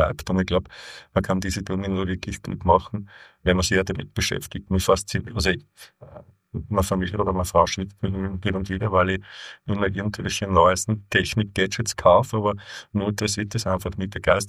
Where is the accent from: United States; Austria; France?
Austria; Upper Austria; Also ich kann mich nicht gut erinnern an eine Zeit als Kind im Mühlviertel, war eine super schöne Zeit.